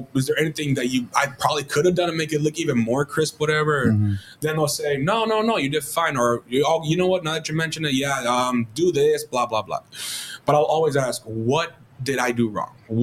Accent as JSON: {"language": "English", "region": "Texas", "country": "United States"}